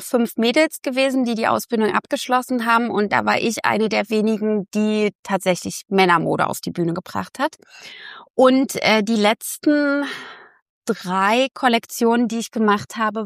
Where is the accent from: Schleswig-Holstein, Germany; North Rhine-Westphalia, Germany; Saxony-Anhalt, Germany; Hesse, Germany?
Saxony-Anhalt, Germany; Halle; Weil ich komme, wie gesagt, aus Halle